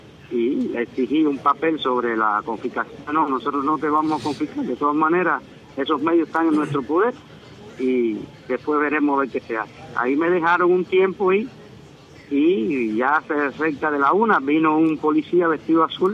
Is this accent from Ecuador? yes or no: no; Cuba; eso es una violación de mis derechos como ciudadano cubano.